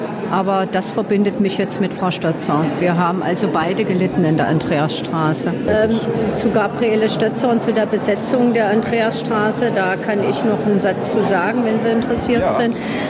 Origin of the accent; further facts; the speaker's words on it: Worbis, Thuringia, Germany; Also die Akten bei uns im Kreis, wo ich herkomme, Worbis, also ich wohnte im Eichsfeld